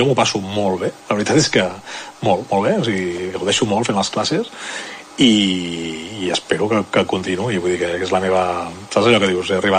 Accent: Manresa, Catalonia, Spain; jo soc un manresà de pro

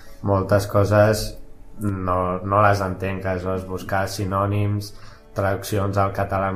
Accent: Sabadell, Catalonia, Spain; doncs jo sóc de Sabadell

